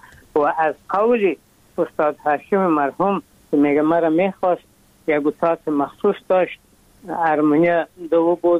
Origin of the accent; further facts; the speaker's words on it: Afghanistan; ما از افغانستان آمدیم